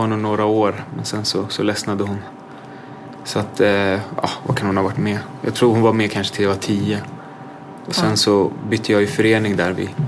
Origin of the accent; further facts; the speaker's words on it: Fittja, Stockholm County, Sweden; när jag växte upp ute i Fittja då.